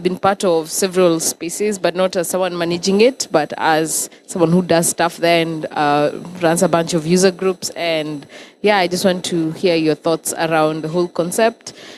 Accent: Kenya; I'm from Kenya.

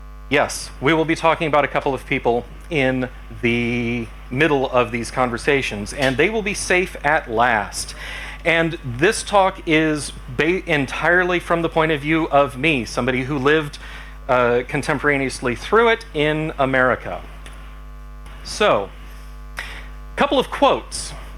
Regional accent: Dallas, Texas, United States; I'm from Dallas.

